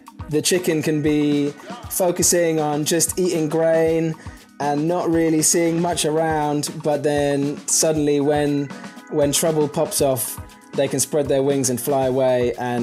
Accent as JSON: {"language": "English", "country": "United Kingdom", "said": "the white British members of the band, I don't really connect with my own personal cultural background as British music."}